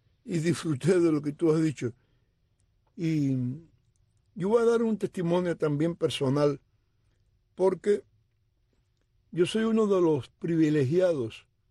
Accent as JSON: {"language": "Spanish", "country": "Cuba", "said": "Yo nunca he sido pescador, a pesar de que soy cubano."}